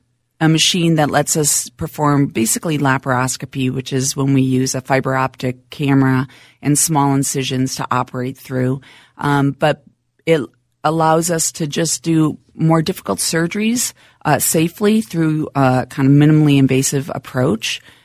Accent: Minnesota, United States; also born or lived in North Carolina; So Minnesota, born and raised, grew up right here in town.

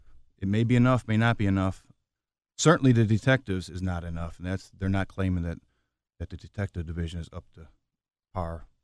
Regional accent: Chicago, Illinois, United States; I was born and raised in Chicago. My wife Janine and I are raising our four children here.

